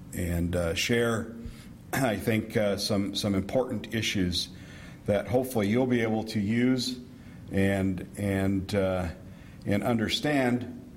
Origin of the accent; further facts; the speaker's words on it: Cowichan, British Columbia, Canada; And I'm from Cowichan on Vancouver Island.